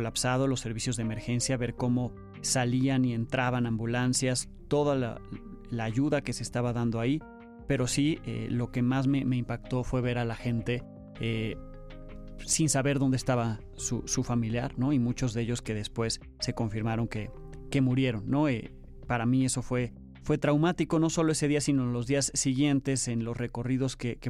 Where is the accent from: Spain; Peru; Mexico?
Mexico; que nos une como mexicanos